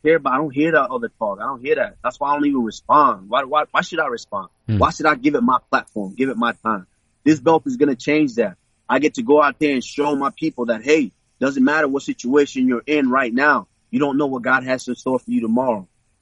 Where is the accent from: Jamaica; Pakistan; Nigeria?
Nigeria; When I was born in Nigeria and we were raised in Nigeria